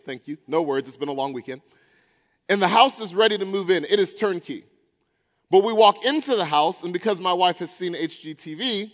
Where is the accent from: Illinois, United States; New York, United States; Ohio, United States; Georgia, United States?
Georgia, United States; Atlanta; I'm from Atlanta, Georgia.